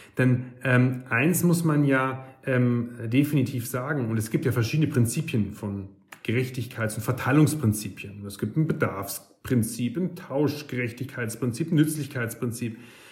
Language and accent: German; Munich, Bavaria, Germany; denn ich kann mir eben für 10 Euro in München, in meiner Heimat, wahrscheinlich weniger Wohnraum leisten